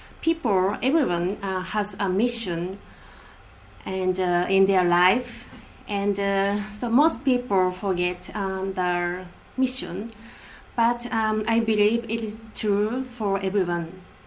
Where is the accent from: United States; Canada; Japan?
Japan; Osaka; I was born in Osaka, secondary city in Japan, and my grandmother owned kimono shop there.